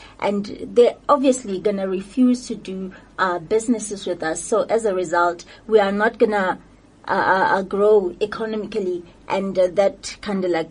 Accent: South Africa; me as a person, as South African

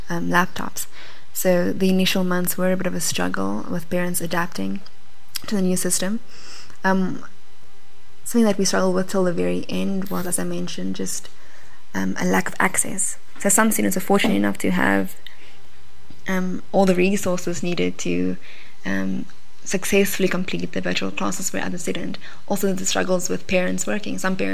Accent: South Africa; we as South African and as people invested in improving the education of our country is that we need to work harder at leveling the playing ground.

